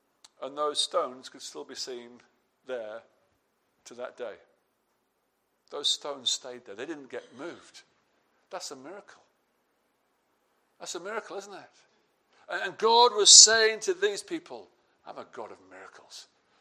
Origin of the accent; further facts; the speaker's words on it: England, United Kingdom; Forgive us, we're English.